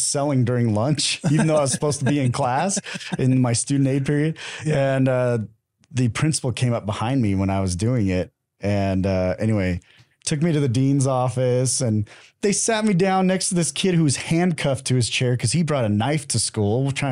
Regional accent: Las Vegas, Nevada, United States; It's an interesting town. That's where I grew up. I grew up in Las Vegas.

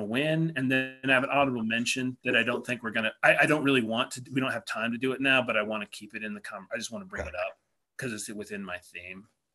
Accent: Colorado, United States; You know, and growing up in Colorado, you haven't had to deal with those types of things.

